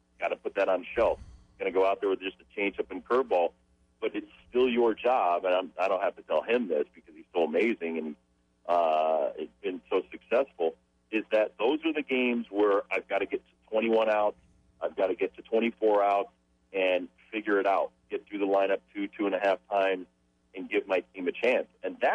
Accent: Connecticut, United States; The one thing growing up in Connecticut, I was always a good hitter.

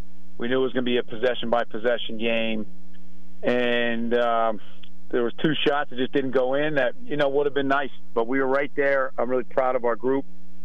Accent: Philadelphia, Pennsylvania, United States; I was just thinking, I feel like growing up in Philadelphia, I feel like this is my own version of WIP after an Eagles game on a Sunday

